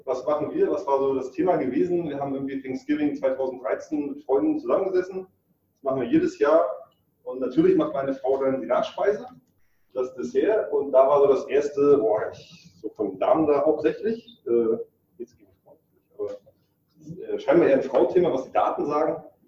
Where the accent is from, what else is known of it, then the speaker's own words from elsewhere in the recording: Northern Germany, Germany; Ich bin Norddeutscher